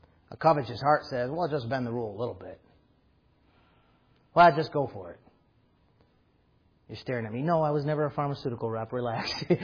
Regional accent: United States; I'm an American through and through. Born in America. So far, I've lived in America. Pretty sure I'm going to someday die in America.

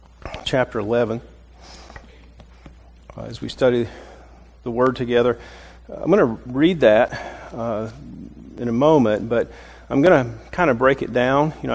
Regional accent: Southern US, United States; I'm a Southerner. I'm just a plain old country boy. And so I grew up eating vegetables and pork and beef and poultry and biscuits.

